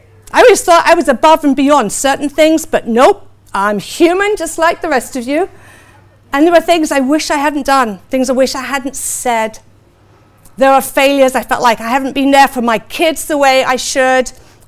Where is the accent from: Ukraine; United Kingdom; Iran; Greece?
United Kingdom; England; accent: English; Always blame that on my English accent, by the way.